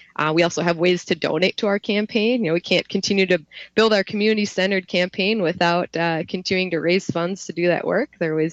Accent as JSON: {"language": "English", "country": "India", "tie": "born there", "said": "I am a person of color. I was adopted from India, and I'm used to feeling something, a lot of those feelings"}